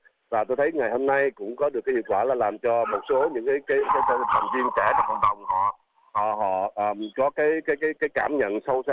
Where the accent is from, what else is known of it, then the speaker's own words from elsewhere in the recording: Australia; now in United States; một người Úc gốc Việt ở tại Mỹ.